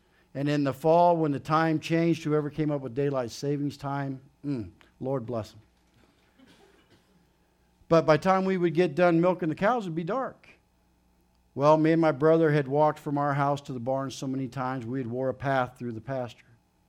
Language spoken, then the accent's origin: English; Ovid, United States; I thought growing up in Ovid, 7 miles from here, nothing was ever kept a secret.